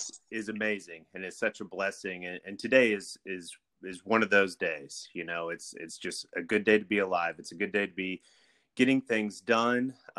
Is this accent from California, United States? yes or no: no; Indiana, United States; born there; also born or lived in Delaware / New Jersey / Virginia / Georgia; But I was born in Indiana, and I didn't live there long because of my father's job.